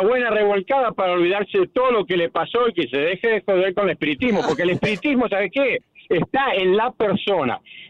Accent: Argentina; No, yo soy del país de Argentina, pero la provincia de Uruguay es otra cosa.

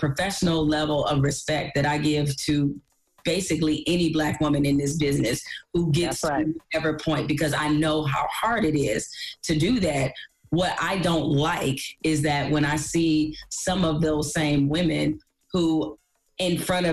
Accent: Detroit, Michigan, United States; I'm also from Detroit, and I wasn't always at ESPN.

